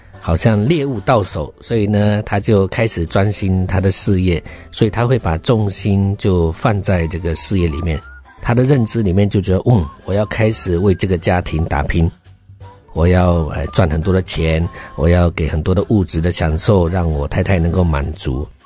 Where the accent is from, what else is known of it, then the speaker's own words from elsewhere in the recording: South China, China; 可是我是南方人，我就喜欢吃米饭